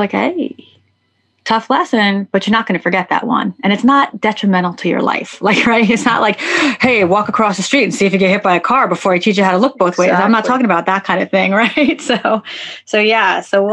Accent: New York, United States; I'm a New Yorker.

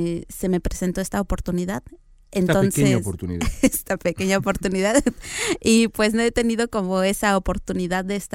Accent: Tlaxiaco, Oaxaca, Mexico; Yo soy oaxaqueña. Nací en una comunidad que se llama Heroica Ciudad de Tlaxiaco, Oaxaca. Así, largo, totalmente. Uh-huh. Y pues siempre he estado ahí.

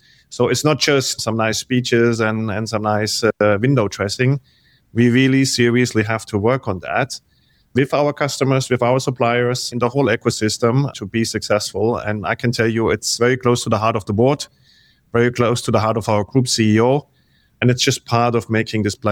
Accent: Germany; moved away as an adult; now in South Africa; So when I moved from Germany to South Africa, being German, we love the rules.

